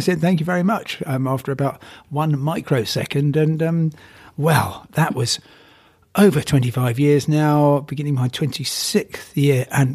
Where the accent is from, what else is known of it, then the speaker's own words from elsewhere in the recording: Crawley, South East England, United Kingdom; And I come from Crawley.